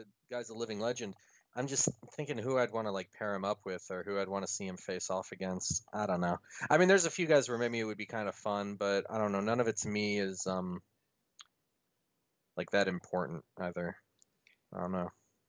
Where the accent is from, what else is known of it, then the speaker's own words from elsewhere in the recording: Poway, California, United States; you know that I grew up in Poway, which is a small city in San Diego.